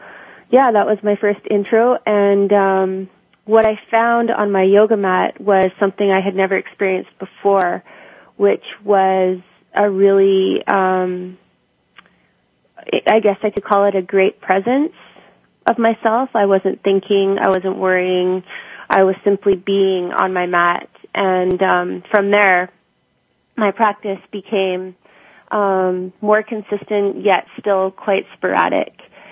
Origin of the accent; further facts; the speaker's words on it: Calgary, Alberta, Canada; No, I'm from Calgary, and the first studio I went to was one of the first.